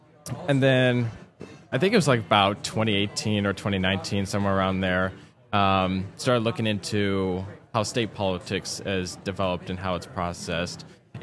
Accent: Washington, United States; also born or lived in Tacoma; I have been a Washingtonian all my life. Yeah. I was born in Tacoma, adopted by my parents just a couple days after I was born. I've lived in the Lewis County area all my life.

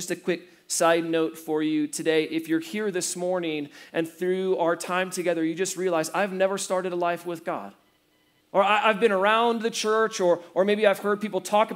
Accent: Iowa, United States; And so when I first saw this, it reminded me of home. I grew up in Iowa.

